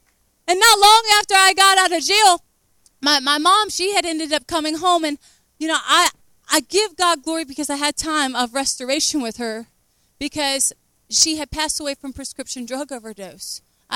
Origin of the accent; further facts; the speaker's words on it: Virginia, United States; I had never even been to Alabama before. Never. I'm from Virginia. Did y'all know that? I'm from Virginia.